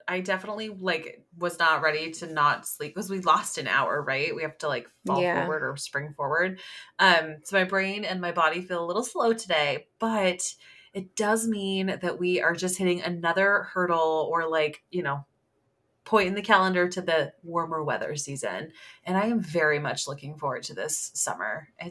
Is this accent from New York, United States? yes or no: no; California, United States; moved away; also born or lived in Washington; I'm a Californian. I've been living in Washington for 3 years and I still call myself a Californian, like through and through.